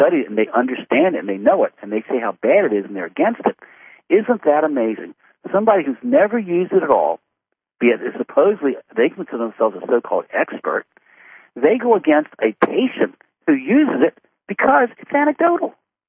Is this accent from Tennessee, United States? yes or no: no; Virginia, United States; When you mentioned this country, okay, I'm from Virginia.